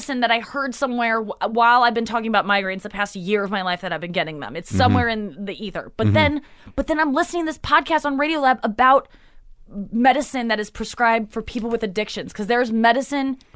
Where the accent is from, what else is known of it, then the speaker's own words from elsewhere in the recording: St. Louis, Missouri, United States; St. Louis.